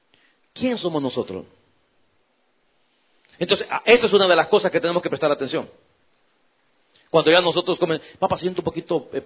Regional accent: El Salvador; En mi país llegó un evangelista, en El Salvador

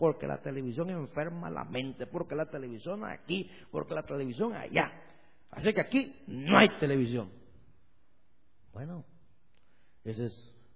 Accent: El Salvador; moved away; en mi país, en El Salvador, quiero hablar de mi país.

